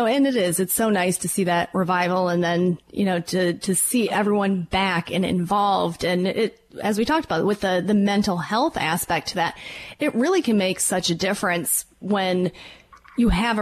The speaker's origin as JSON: {"language": "English", "region": "Michigan", "country": "United States", "said": "I kind of zeroed in on Ain't Too Proud, because I'm from Michigan."}